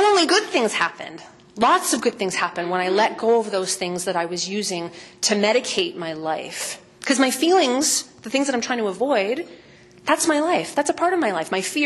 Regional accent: Canada; So I'm from Canada.

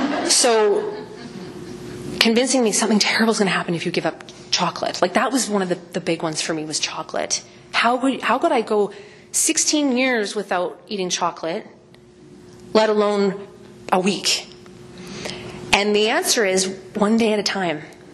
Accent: Canada; So I'm from Canada.

